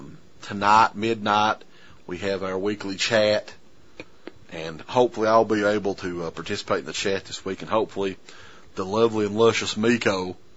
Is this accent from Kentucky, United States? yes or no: yes; Kentucky, United States; You know, a lot of people may think that we're racist too since we're from Kentucky.